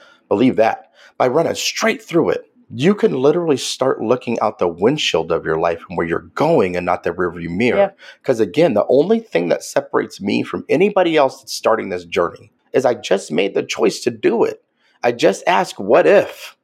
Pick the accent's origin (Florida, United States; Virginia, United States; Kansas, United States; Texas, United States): Kansas, United States; because I grew up in Kansas, so I like control.